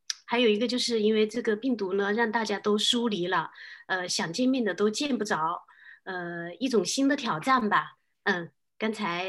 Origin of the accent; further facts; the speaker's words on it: Shenzhen, Guangdong, China; now in Sunnyvale, United States; 大家好，我来自深圳，但是呢我现在是在美国，因为陪孩子读书，所以呢我就在美国的那个加州，北加州的 Sunnyvale， 住在这一边。我是去年1月28号受洗的。